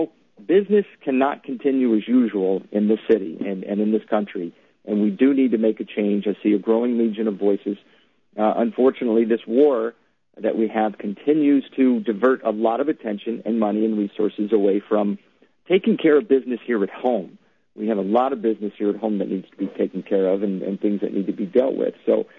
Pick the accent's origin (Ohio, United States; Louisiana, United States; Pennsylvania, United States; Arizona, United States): Arizona, United States; and now here, of course, in Arizona, my home state.